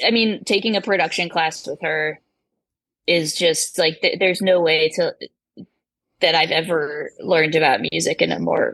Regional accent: Woodland Hills, California, United States; Yeah, in Woodland Hills.

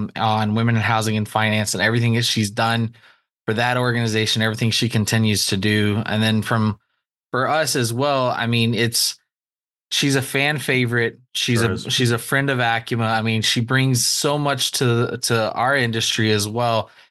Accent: Nashville, Tennessee, United States; Nashville's my hometown, so it's always nice to get to go back and see how much it truly has changed since I grew up there.

